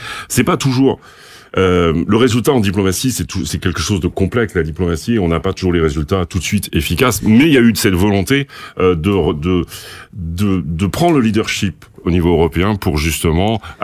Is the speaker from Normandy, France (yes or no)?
yes; Normandy, France; moi je suis originaire de Normandie